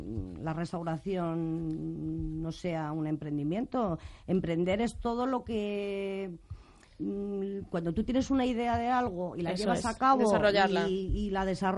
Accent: Asturias, Spain; yo mi infancia siempre ha sido en cocina, soy asturiana y bueno, en Asturias.

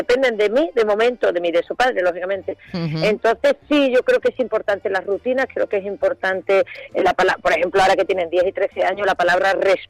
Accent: Seville, Andalusia, Spain; moved away; also born or lived in London / Santander / Barcelona; yo me fui a Londres, de Londres a Santander, Santander, Barcelona, 13 años, en fin, para hacerte lo corto, yo estaba perdiendo mi acento y claro, y no me iba dando cuenta. Y entonces hubo un momento que en mi propia ciudad, en Sevilla

